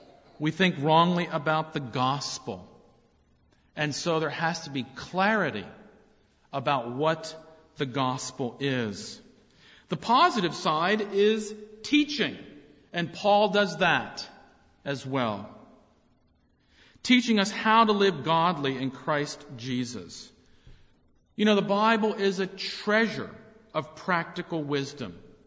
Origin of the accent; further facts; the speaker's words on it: West Chester, Pennsylvania, United States; You know, I grew up outside of Philly, and I kind of lived on the outskirts of the small town that I lived